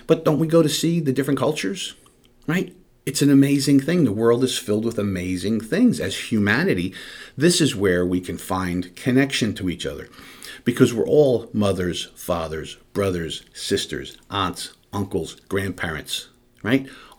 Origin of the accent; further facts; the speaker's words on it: New Jersey, United States; Believe me, I'm from New Jersey.